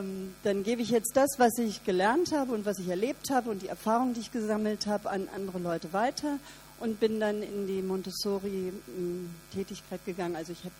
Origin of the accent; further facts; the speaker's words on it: Berlin, Germany; moved away as an adult; Ja, ich bin 56 in Berlin geboren und mein Leben war immer irgendwie ein bisschen spannend. Ich bin dann nach der Schule von Berlin weg